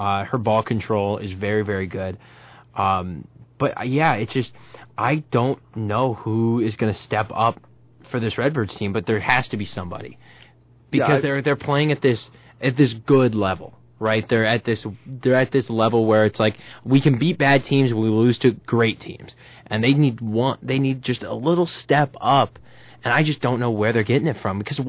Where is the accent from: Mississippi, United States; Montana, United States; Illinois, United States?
Illinois, United States; Moline; Played Moline. I'm from the Quad Cities, so Freddie and I stayed at my house.